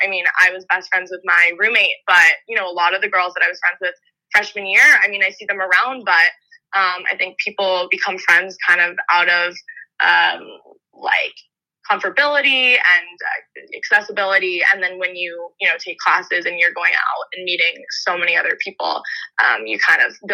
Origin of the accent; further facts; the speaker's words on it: San Francisco, California, United States; Yeah, so I grew up in San Francisco, so going to Penn was already a huge stretch.